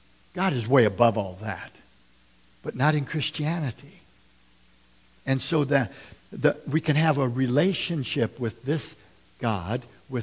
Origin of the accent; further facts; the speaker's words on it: Minnesota, United States; Even though I am from Minnesota, they won't let me back in because I don't know enough about hockey.